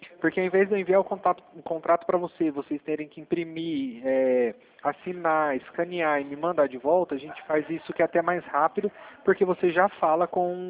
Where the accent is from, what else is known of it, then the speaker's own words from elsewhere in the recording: Fernandópolis, São Paulo, Brazil; now in Brasília, Brazil; Ó, eu sou de Fernandópolis, eu estava trabalhando, eu comecei a trabalhar na empresa em Dracena, aí pertinho do Mato Grosso do Sul, só que hoje eu estou atuando em Brasília.